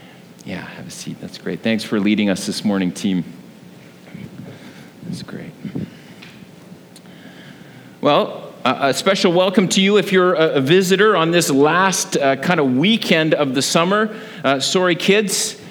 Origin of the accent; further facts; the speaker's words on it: Kelowna, British Columbia, Canada; I mean, I know we're from Kelowna